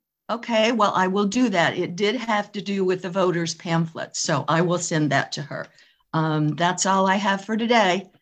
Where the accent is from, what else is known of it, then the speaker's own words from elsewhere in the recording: Edmonds, Washington, United States; I'm from Edmonds, Washington, and I have 3 comments.